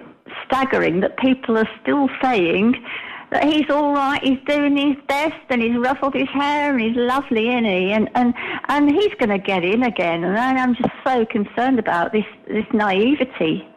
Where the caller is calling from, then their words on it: Alicante, Valencian Community, Spain; Hello, Giles. … from Alicante.